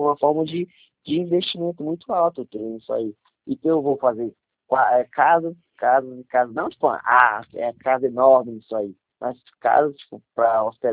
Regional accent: Pedro II, Piauí, Brazil; piauiense. Na minha terra, onde eu moro, se chama Pedro II, entendeu?

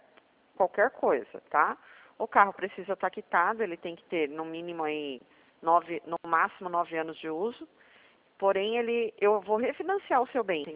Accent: Sorocaba, São Paulo, Brazil; Eu sou de Sorocaba, aqui é bem quente.

